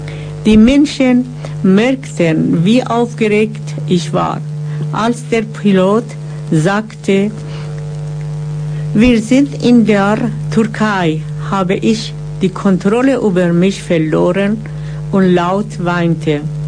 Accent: Tehran, Tehran Province, Iran; German is a second language; now in Germany; Ich bin vor 12 Jahren von Teheran nach Deutschland geflogen.

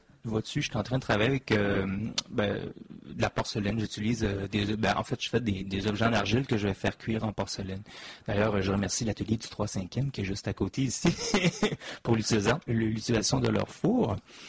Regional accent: Quebec, Canada; j'ai fait mes études à Chicoutimi, donc je suis d'origine du Saguenay.

